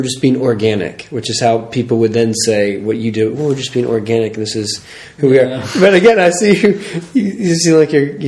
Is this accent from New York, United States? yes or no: no; Philadelphia, Pennsylvania, United States; now in Dallas, United States; I grew up in Philadelphia, and there are not churches that are 700 or 800 people in every corner, like in Nashville, where you spend part of the time, and outside of Dallas, where I live.